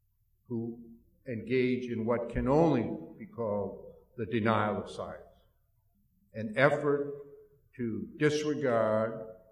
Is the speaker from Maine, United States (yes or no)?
yes; Waterville, Maine, United States; We grew up in Waterville, directly on the banks of the Kennebec River